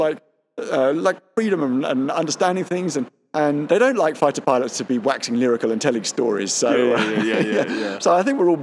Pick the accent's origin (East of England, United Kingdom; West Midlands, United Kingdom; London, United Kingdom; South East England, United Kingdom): London, United Kingdom; Pinner; suburbs of North London, they go on for 20 or 30 square miles where they all look very similar, and I grew up in Pinner, so that's just a pistol shot away from Ruislip